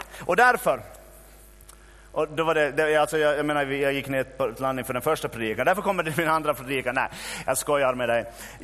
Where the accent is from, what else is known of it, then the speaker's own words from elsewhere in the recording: Ostrobothnia, Finland; Vi är ju österbottningar, de flesta av oss.